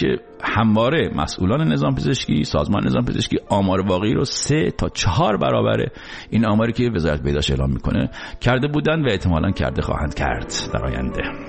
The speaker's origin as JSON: {"language": "Persian", "country": "Iran", "said": "چون ما خارج از ایرانیم، حساب کتابامون هم چی خارجی."}